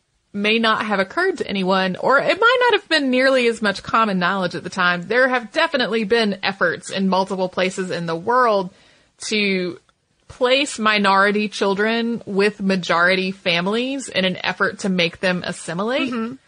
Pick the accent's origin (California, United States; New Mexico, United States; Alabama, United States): New Mexico, United States; Santa Fe; Growing up in Santa Fe with my dad curating a Navajo museum has affected my life in so many ways.